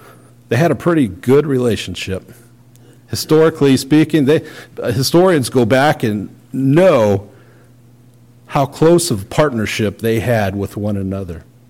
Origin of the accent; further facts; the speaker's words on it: Missouri, United States; Well, for someone who's growing up in Missouri outside of St. Louis, oh, that seemed pretty far away.